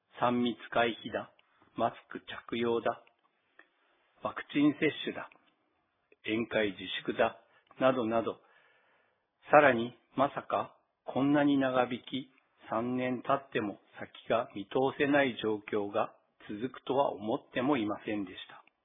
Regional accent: Hokkaido, Japan; 私は北海道に生まれ、60年間北海道に住み続けていながら、

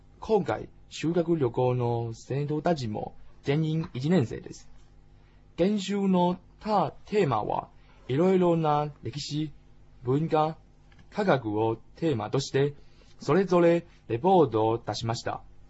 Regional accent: Changhua County, Taiwan; Japanese is a second language; 私の出身地は台湾中部の彰化県です。

